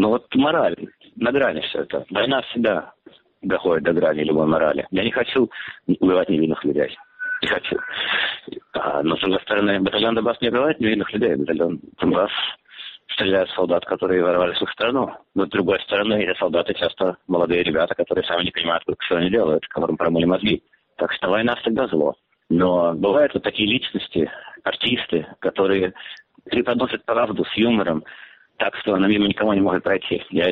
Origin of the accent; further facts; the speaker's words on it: Moscow, Russia; moved away; Я как человек из Москвы, не то что соответствуюсь, но да, все-таки я родился в Москве, я там вырос